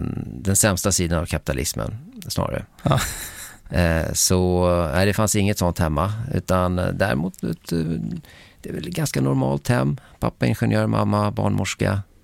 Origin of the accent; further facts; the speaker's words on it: Västra Haninge, Stockholm County, Sweden; Jag kommer från Västra Haninge, söder om Stockholm, men längst ut på pendeltåget.